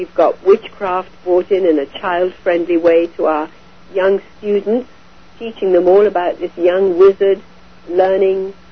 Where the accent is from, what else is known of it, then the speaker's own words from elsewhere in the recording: India; I was born and raised in India, and I was fifth generation born in India, and very, very familiar with Eastern mysticism and Hinduism.